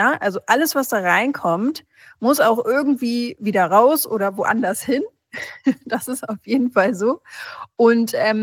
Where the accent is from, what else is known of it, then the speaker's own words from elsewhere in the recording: Brazil; Ich bin ja auch in Brasilien aufgewachsen und da ist ja das absolute Nationalgericht ein ganz großer Bohneneintopf